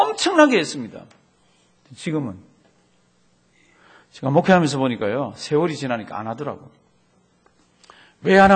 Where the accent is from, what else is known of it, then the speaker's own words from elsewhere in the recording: South Korea; now in United States; 우리는 다 한국에서 온 사람이잖아요.